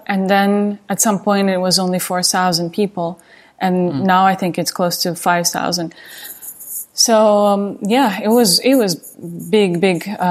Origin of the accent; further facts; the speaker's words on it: Tiksi, Sakha Republic, Russia; when I say to people I meet that I'm from Tiksi, people know, but only people who work in the Arctic.